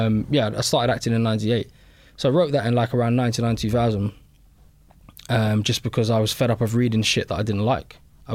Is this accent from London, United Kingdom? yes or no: yes; London, United Kingdom; I grew up in West London, like 50 yards from Grenfell Tower. That's where my mum still lives. And, you know, it's council estate.